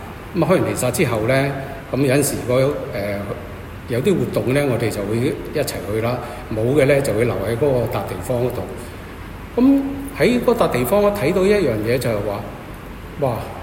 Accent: Hong Kong; 因為我哋香港人冇試過話四點鐘就食晚飯噶嘛。

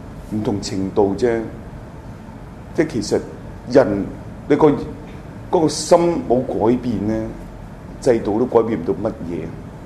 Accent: Hong Kong; 其实我们香港人都是50步笑100步而已

